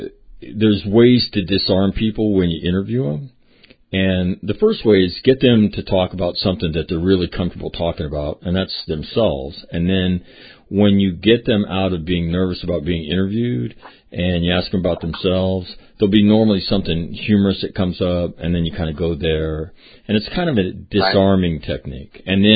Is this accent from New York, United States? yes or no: no; Sacramento, California, United States; I was born in Sacramento, California, born and raised there.